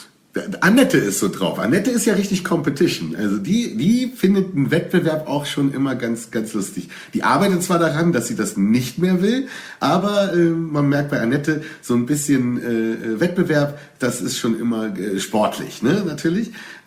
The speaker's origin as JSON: {"language": "German", "region": "Berlin", "country": "Germany", "said": "natürlich ich als Berliner habe da natürlich einen besonderen Bezug dazu"}